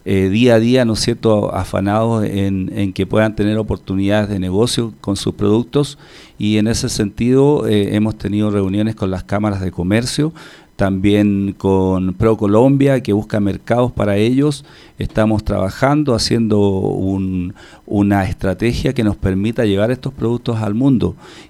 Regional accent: Chile; now in Colombia; Haciendo un símil lo que es la historia que nosotros nos embarga como chilenos

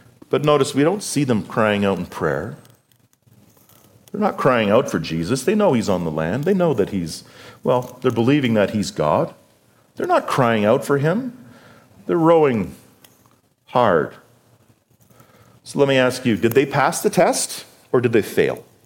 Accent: British Columbia, Canada; we were up on Williston Lake, which is near my hometown in northern BC

